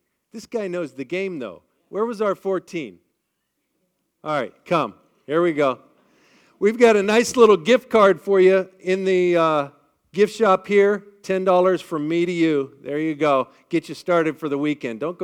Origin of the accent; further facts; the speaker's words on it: Columbus, Ohio, United States; As Andrew gave you a little bit of a bio about me, I'm from Columbus, Ohio.